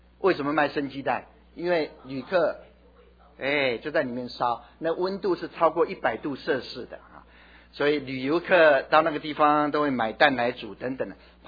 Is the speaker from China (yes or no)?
no; Beitou, Taipei, Taiwan; 我所住的地方在台湾北部哈，北部有一个地方就是温泉之乡，大家知道吗？来自台湾的，就是北投阳明山脚啊。我从小就是在这样的环境的当中长大，我们家里也有温泉啊，